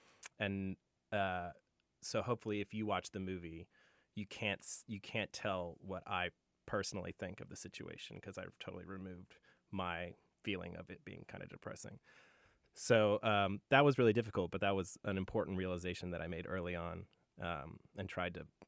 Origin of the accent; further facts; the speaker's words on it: Cyprus; I grew up overseas in Cyprus. My parents were both missionaries, actually, and my mom's from Reno.